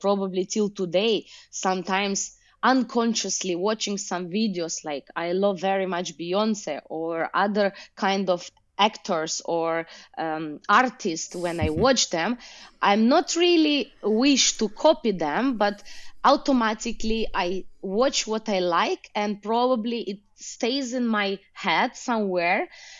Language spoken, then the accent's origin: English; Ukraine; English is a second language; now in Germany; So yeah, I am living now in Germany. Actually, I'm coming from Ukraine.